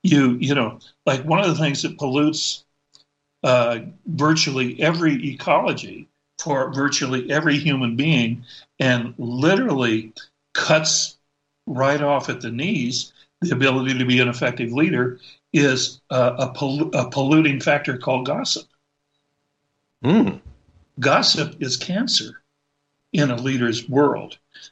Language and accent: English; Oraibi, Arizona, United States; also born or lived in New Mexico / Utah; we grew up on Indian reservations in Arizona and New Mexico and Utah. And so I lived my early life in a little Hopi village called Oribe.